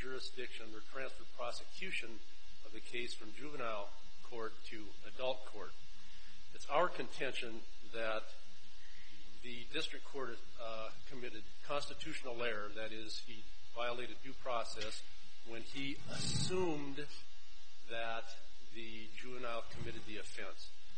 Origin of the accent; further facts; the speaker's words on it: Helena, Montana, United States; I'm an attorney from Helena, Montana.